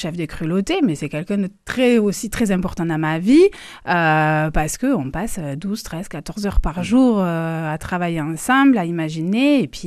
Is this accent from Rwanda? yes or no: no; Toulouse, Occitanie, France; born there; also born or lived in Paris; moi j'ai décidé de revenir dans ma ville natale, donc Toulouse, après des années à Paris.